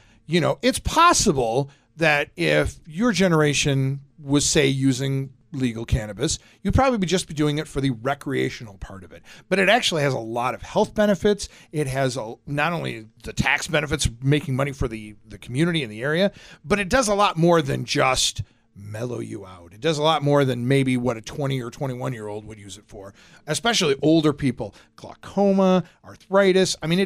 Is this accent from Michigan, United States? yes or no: yes; Kalamazoo, Michigan, United States; See, now, when I was growing up, and I'm from the west side of the state. I'm from Kalamazoo.